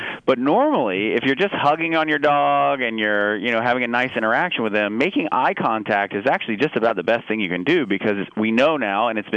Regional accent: Atlanta, Georgia, United States; Well, I grew up in Atlanta, Georgia

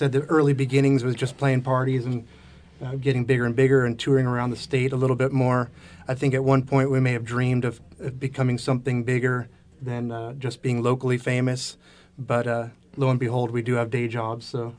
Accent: Carpinteria, California, United States; Eric and I grew up in Carpinteria and went to school and surfed together

